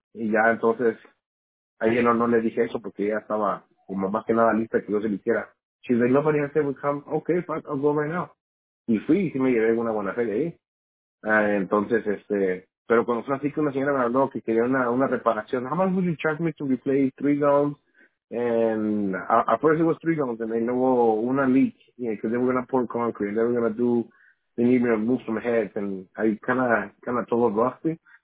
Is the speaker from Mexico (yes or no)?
yes; Mexicali, Baja California, Mexico; El nombre de la ciudad donde nací.